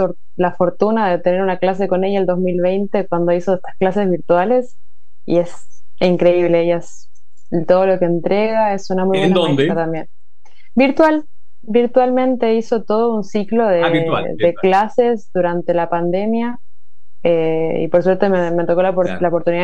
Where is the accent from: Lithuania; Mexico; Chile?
Chile; Copiapó, Atacama; De Copiapó, en el norte de Chile, en pleno desierto de Atacama.